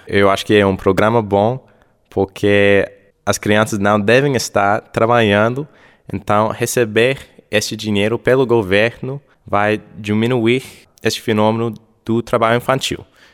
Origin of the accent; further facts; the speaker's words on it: San Francisco, California, United States; Portuguese is a second language; now in Belo Horizonte, Brazil; eu sou norte-americano, eu sou de São Francisco, Califórnia. Eu estou aqui em Belo Horizonte fazendo uma pesquisa de mestrado